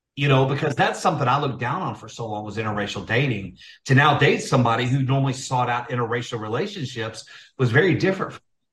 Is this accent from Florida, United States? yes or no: no; Little Rock, Arkansas, United States; I grew up around four of them in Little Rock, Celeste.